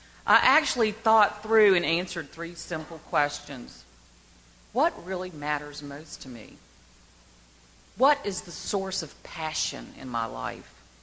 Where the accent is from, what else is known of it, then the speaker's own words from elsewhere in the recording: Bay St. Louis, Mississippi, United States; moved away as an adult; also born or lived in Baltimore; I want to raise my children in my hometown, Bay St. Louis, Mississippi.